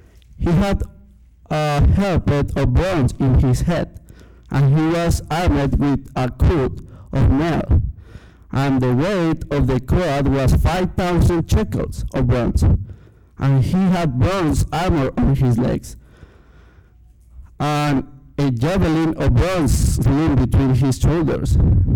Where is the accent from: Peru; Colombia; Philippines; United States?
Colombia; Bogotá, Bogotá Capital District; I'm from Bogota, Colombia. I'm 22 years old.